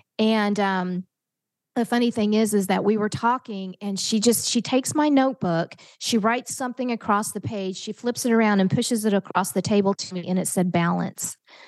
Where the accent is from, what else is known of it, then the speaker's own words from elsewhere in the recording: Oklahoma, United States; I'm from Oklahoma, and us Oklahoma gals, we have lots of fun stories.